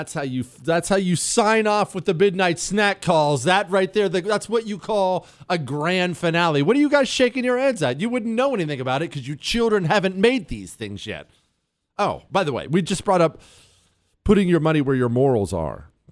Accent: United States; that's what I call it because I'm an American.

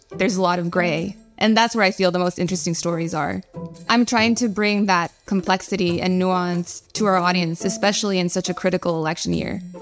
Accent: Texas, United States; I'm a national politics reporter for The New York Times. I grew up in Texas, on the border with Mexico

